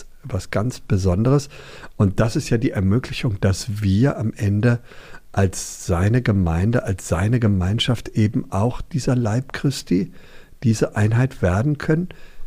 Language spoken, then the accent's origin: German; Hanover, Lower Saxony, Germany; Hannover ist ja meine Heimatstadt